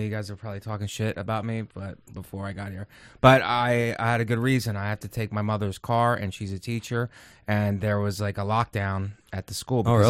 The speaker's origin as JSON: {"language": "English", "town": "Youngstown", "region": "Ohio", "country": "United States", "also_born_or_lived": "Philadelphia", "said": "also from Youngstown, which is the Browns."}